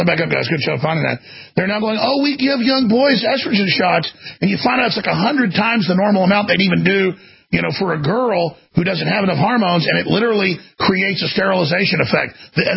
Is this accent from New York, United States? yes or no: no; Dallas, Texas, United States; When I grew up in Dallas, it was the end of males being males.